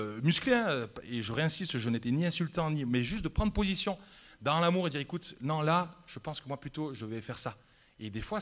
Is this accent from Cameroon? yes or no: no; Nîmes, Occitanie, France; c'est ce que j'ai beaucoup vécu à Nîmes. Dans mon église, là où j'ai grandi